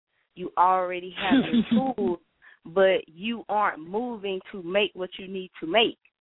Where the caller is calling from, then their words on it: Atlanta, Georgia, United States; I'm calling from Atlanta.